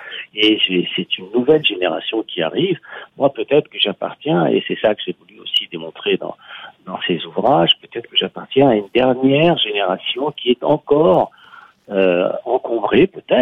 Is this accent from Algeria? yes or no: yes; Constantine, Constantine Province, Algeria; born there; puisque je suis né à Constantine en 1950